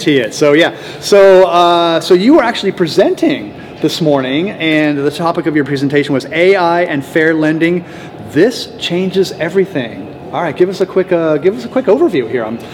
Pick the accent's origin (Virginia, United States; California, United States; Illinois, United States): California, United States; San Diego; I'm from San Diego, so we need all the water that we can get.